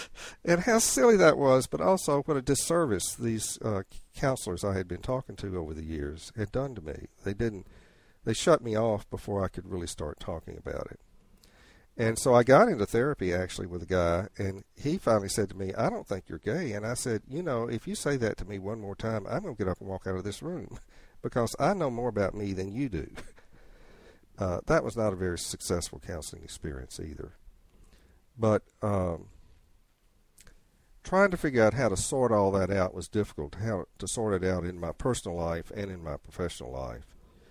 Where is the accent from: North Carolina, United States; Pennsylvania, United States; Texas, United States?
North Carolina, United States; They didn't know who I was because I was just from North Carolina.